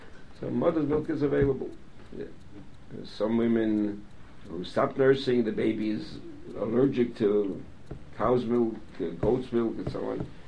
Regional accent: New York City, New York, United States; I grew up on the Lower East Side. I don't know of a single family that didn't have that menu for Thursday night.

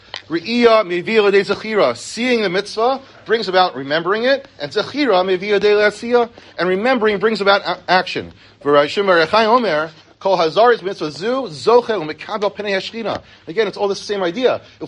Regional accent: Elizabeth, New Jersey, United States; I grew up in Elizabeth, and I was taking the train home from Midtown, from Penn Station.

